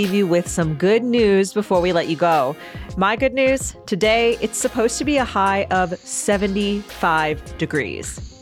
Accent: West Coast, United States; I grew up on the West Coast, and the oysters that are harvested in the cold waters of the Pacific Northwest are my favorite oysters, personally.

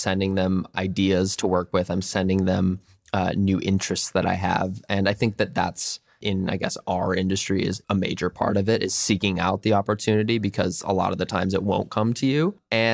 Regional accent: Minnesota, United States; I think I'm so glad I grew up as a Minnesotan. And I'm really glad that I still have my Midwestern family and friends

